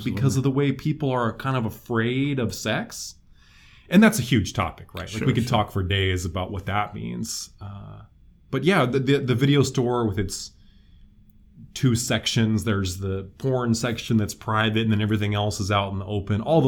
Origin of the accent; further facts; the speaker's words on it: Moscow, Idaho, United States; I grew up in Moscow, Idaho, and we were driving after church one day. My parents are evangelical Christians, were and are.